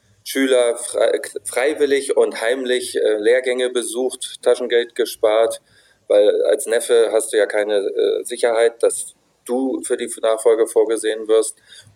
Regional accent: Wolfsburg, Lower Saxony, Germany; Ich bin in Wolfsburg groß geworden

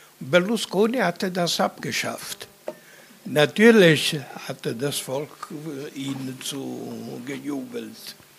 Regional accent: Italy; German is a second language; now in Germany; Ich bin Italiener. Ich wohne ich befinde mich in Deutschland seit über 60 Jahren.

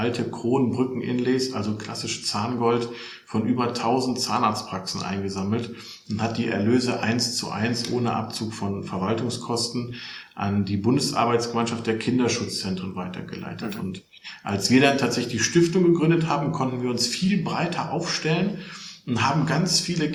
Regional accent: Solingen, North Rhine-Westphalia, Germany; born there; now in Hilden, Germany; Ich bin geboren im Bergischen Land in Solingen und wohne tatsächlich in Hilden bei Düsseldorf.

